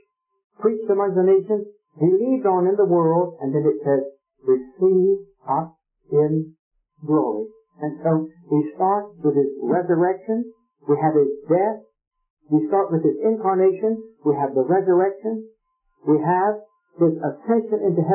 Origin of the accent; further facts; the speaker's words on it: Raleigh, North Carolina, United States; I was born and brought up in Raleigh, North Carolina, and if people that were brought up with me in that town mentioned me, they would say